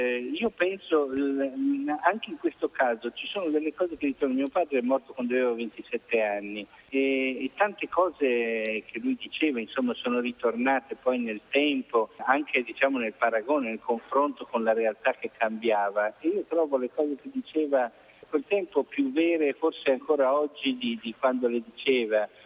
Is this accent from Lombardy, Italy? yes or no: yes; Brescia, Lombardy, Italy; now in Milan, Italy; Io sono bresciano, ma vivo